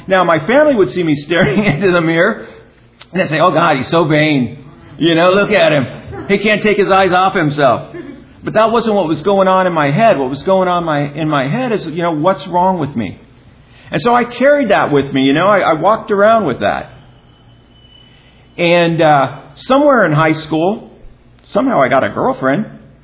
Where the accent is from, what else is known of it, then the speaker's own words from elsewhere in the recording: San Diego, California, United States; I'm from San Diego, so I came up.